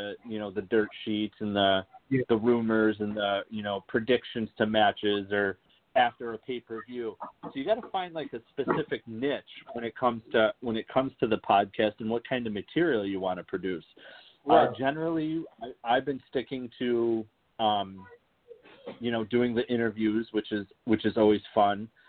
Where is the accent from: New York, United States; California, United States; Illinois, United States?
New York, United States; Oswego; It's a local company here in my hometown.